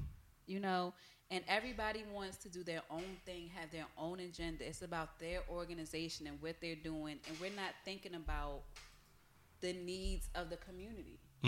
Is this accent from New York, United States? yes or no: yes; Bronx, New York, United States; I know what it looks like. I'm from the Bronx.